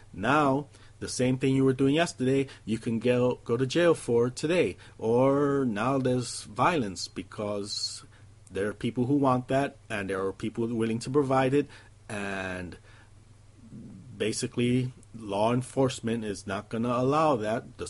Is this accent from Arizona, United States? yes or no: yes; Phoenix, Arizona, United States; from Phoenix